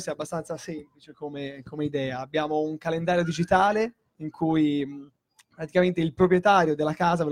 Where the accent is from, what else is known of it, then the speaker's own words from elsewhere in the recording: Lucca, Tuscany, Italy; vengo da Lucca, sì, e sono architetto. Fino alla scorsa settimana lavoravo in uno studio qua a Firenze.